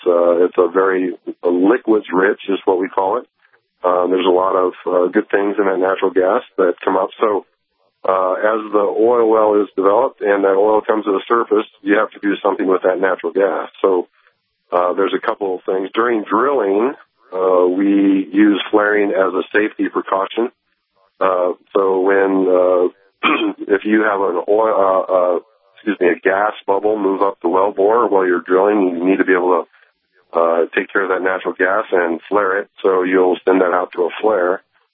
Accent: Denver, Colorado, United States; And I'm from Denver, so I think the Broncos by three.

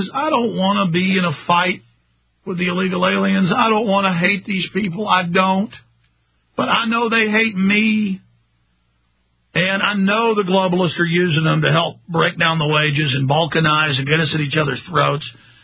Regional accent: Texas, United States; in my experience growing up in Texas

